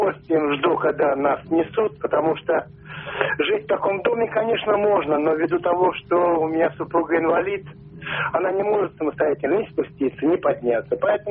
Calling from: Moscow, Russia; я звоню из Москвы, район Царицыно.

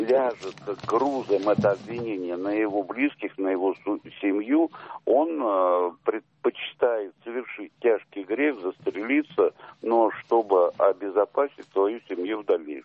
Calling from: Moscow, Russia; я из Москвы.

